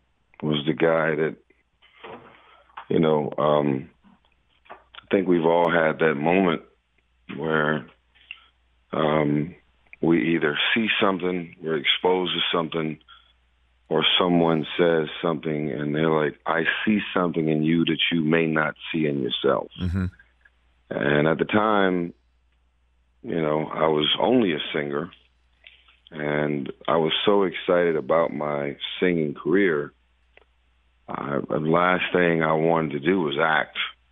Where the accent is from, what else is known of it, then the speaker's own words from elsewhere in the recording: Los Angeles, California, United States; But my truth is, I'm from South Central L.A., And when you in the hood, they always talk a lot of mess about people who go Hollywood.